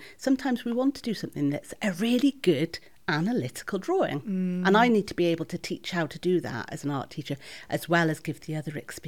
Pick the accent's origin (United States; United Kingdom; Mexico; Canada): United Kingdom; Wales; also born or lived in Edinburgh; and I'm from North Wales originally.